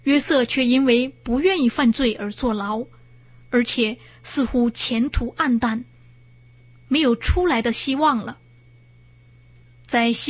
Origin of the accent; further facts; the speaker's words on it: China; 我们中国人有句古话，天网恢恢，疏而不失。